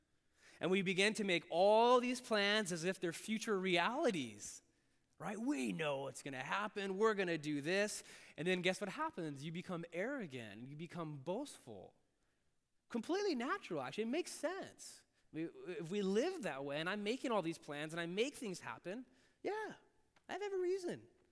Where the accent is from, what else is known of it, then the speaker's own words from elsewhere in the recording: United States; born there; I was born in America, a blessed and fortunate country, the ton of freedom.